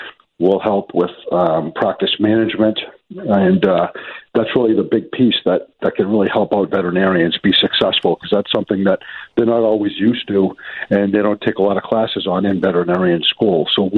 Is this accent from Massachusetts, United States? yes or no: yes; Boston, Massachusetts, United States; accent: Boston; I hope everyone could understand me with my Boston accent.